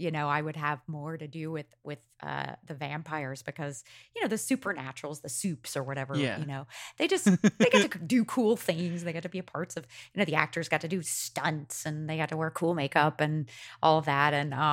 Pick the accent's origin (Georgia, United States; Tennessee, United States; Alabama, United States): Georgia, United States; Macon; you know, I grew up in Macon